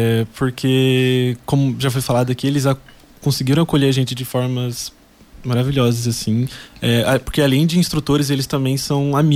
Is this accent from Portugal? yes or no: no; Londrina, Paraná, Brazil; Sim, sou de Londrina.